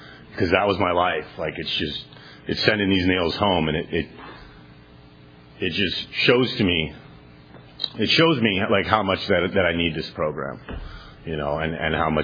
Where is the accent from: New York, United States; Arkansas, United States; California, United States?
California, United States; Valencia; You know, I grew up in Valencia, you know, all snooty, blah, blah, blah.